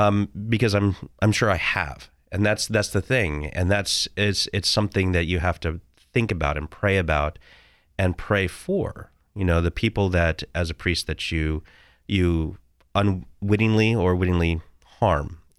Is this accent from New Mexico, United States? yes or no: yes; New Mexico, United States; The advantage of growing up in New Mexico is that New Mexico is a Catholic place.